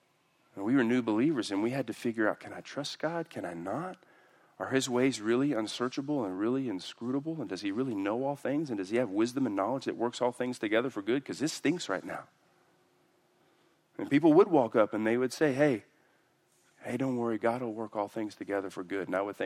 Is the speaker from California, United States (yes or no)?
no; Houston, Texas, United States; I'm from Houston, so.